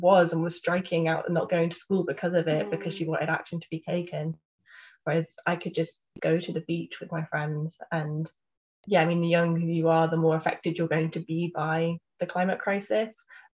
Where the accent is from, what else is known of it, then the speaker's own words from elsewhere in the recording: Wales, United Kingdom; I grew up in Pembrokeshire, which is very coastal Welsh county. I grew up within 5 minutes drive of the beach.